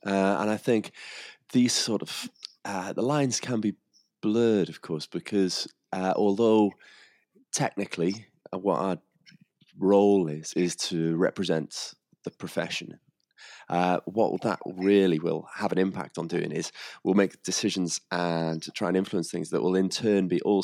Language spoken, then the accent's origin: English; Wales, United Kingdom; born there; also born or lived in Birmingham; I'm an optometrist. I was born in Wales.